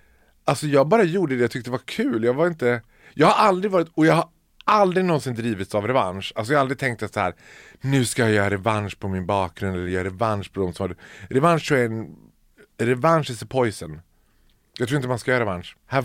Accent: Borlänge, Dalarna County, Sweden; Jag är född och uppvuxen i Borlänge. Som är Sveriges fulaste stad.

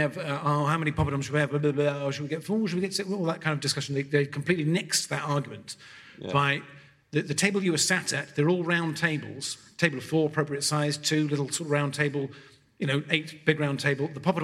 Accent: Portsmouth, South East England, United Kingdom; So there was a lad at my school. I grew up in Portsmouth.

